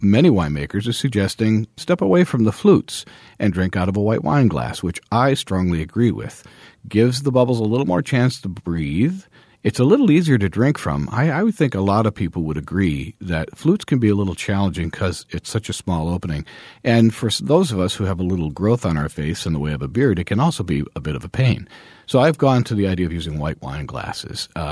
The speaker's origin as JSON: {"language": "English", "region": "Ohio", "country": "United States", "said": "Oregon, upstate New York, my home state of Ohio."}